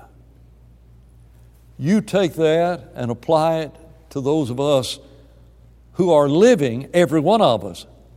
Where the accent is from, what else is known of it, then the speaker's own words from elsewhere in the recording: United States; being a missionary and being an American in a foreign land.